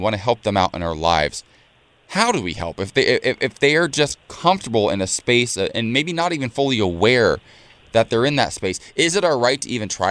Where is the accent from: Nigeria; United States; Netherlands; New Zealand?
United States; Ohio; When I grew up in Ohio, I would get depressed during the winter when it was dark and, you know, cold for a while, and then I was happier in the summer.